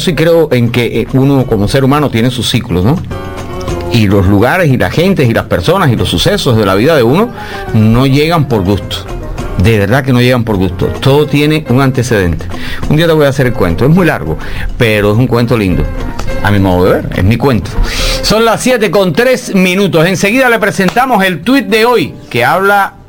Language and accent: Spanish; Colón, Matanzas, Cuba; sobre todo en la zona donde yo nací, que es una nevera. No, yo soy de Colón Matanzas, esa es la gran llanura Habana Matanzas.